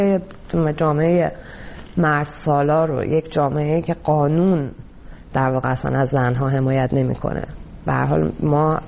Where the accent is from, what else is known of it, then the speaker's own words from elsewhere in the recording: Iran; moved away; به چه دلیل من از ایران اومدم بیرون